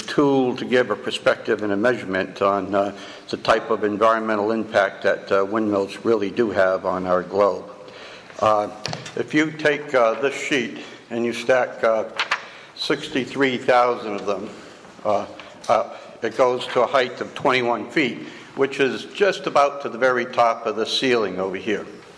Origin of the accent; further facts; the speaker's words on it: Bangor, Maine, United States; I'm from Bangor, Maine.